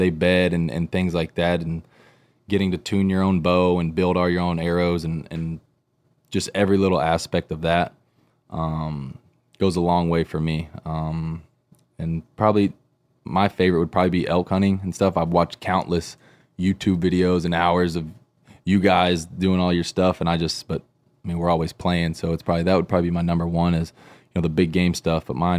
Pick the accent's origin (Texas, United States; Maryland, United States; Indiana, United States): Texas, United States; I'm from Texas, and as far as I could remember, I've been whitetail hunting many, many years with my family, just growing up.